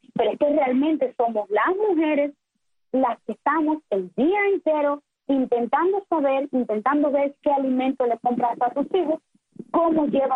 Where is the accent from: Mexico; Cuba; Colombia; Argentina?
Cuba; Y sentimos que todas esas necesidades que como familias, como cubanas, como mujeres tenemos, realmente no están cubiertas.